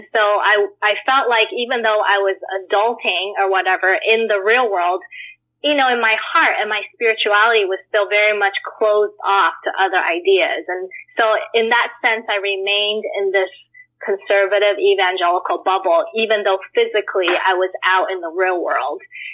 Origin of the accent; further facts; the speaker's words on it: Taiwan; I was born and raised in Taiwan, and I was born and raised into an irreligious family, actually.